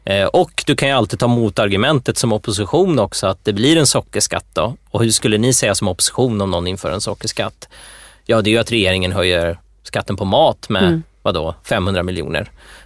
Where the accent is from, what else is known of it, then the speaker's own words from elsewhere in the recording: Sandviken, Gävleborg County, Sweden; det finns ju Sandviken då, en nära kommun där jag växte upp.